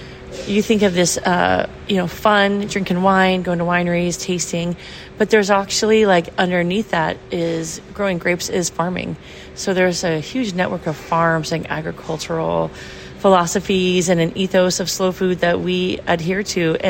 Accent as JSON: {"language": "English", "region": "California", "country": "United States", "tie": "born or raised there", "said": "It's actually, it actually feels like coming home because I grew up in North Bay."}